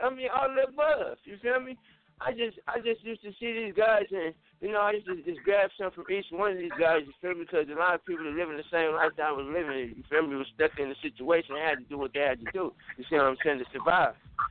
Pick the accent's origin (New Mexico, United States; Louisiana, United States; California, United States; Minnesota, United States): California, United States; East Palo Alto; I'm from Northern California, the Bay Area, East Palo Alto